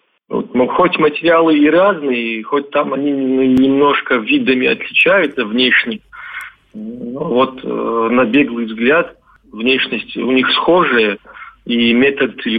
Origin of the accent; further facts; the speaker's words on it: Kabardino-Balkaria, Russia; лично мне очень этого не хватает у себя на родине, здесь, в Кабардино-Балкарии